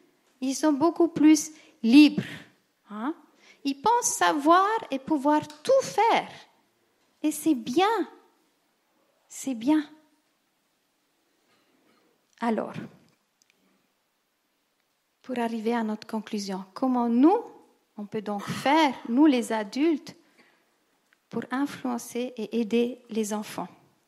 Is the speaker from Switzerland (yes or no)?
yes; Ticino, Switzerland; on m'a obligée d'aller à la religion protestante. On était deux, donc je viens du Tessin, ils sont tous catholiques.